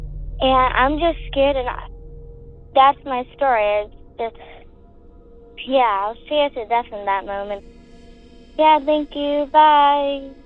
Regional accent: Colorado Springs, Colorado, United States; I'm from Colorado Springs, Colorado.

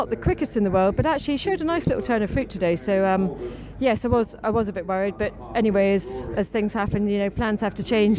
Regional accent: Scotland, United Kingdom; Well, being Scottish, I quite like the fact there's quite a lot of prize money as well.

